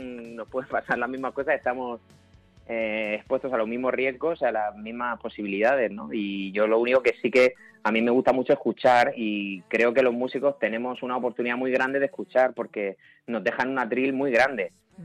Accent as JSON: {"language": "Spanish", "region": "Region of Murcia", "country": "Spain", "tie": "born or raised there", "said": "Sí, porque es donde nací. No sé si el orden es el correcto, pero sí es donde nací, la verdad, y me gusta mucho mi tierra."}